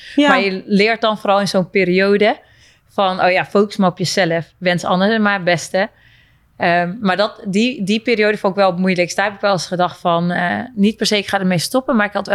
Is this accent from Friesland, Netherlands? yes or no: yes; Friesland, Netherlands; ja, ik ben Fries en in topsporter